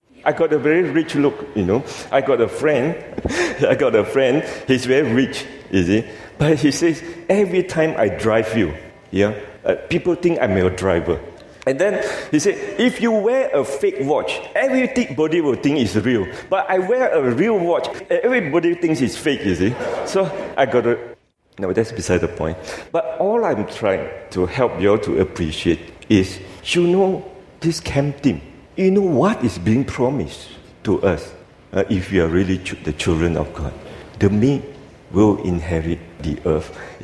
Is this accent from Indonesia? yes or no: yes; Indonesia; You know why? I come from Indonesia. You see, I'm wearing a batik here. You see, I come from Indonesia.